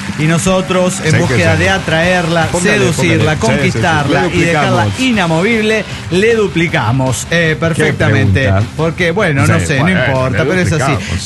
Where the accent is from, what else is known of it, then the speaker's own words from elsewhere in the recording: Andalgalá, Catamarca, Argentina; now in Tucumán, Argentina; y en Andangalá, Catamarca, que es mi tierra de origen, tierra de lucha contra las megaminerías.